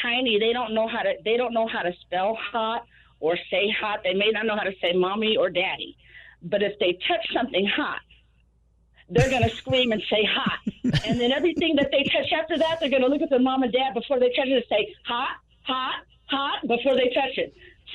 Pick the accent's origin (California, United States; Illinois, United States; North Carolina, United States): California, United States; Anaheim; I learned how to ski Big Bear in Mammoth. I'm from Anaheim, California.